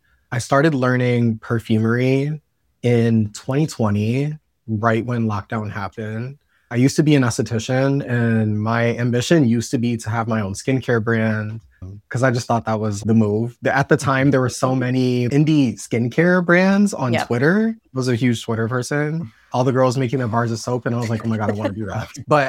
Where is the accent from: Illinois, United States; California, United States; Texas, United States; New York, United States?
Illinois, United States; Joliet; Yeah, I'm from Joliet.